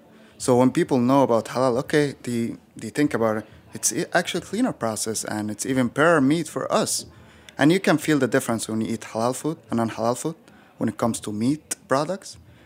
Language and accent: English; Egypt; born or raised there